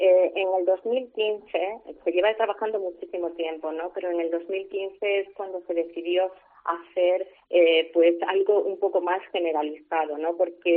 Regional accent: Extremadura, Spain; somos cinco mujeres extremeñas

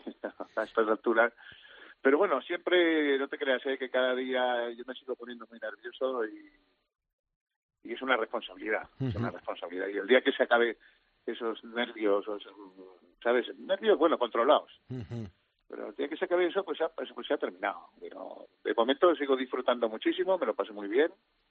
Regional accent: Alicante, Valencian Community, Spain; de Alicante me gusta todo, mi tierra me gusta todo. Valencia, yo me siento valenciano, uh-huh, me siento español, por supuesto, y la verdad que mi tierra me gusta mucho.

